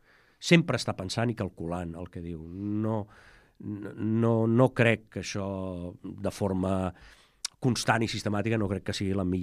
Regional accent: Barcelona, Catalonia, Spain; Jo sóc de Barcelona, per tant, ho decidirem.

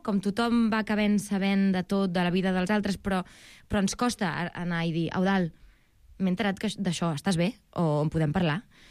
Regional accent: Matadepera, Catalonia, Spain; Jo soc de poble, soc de Matadepera.

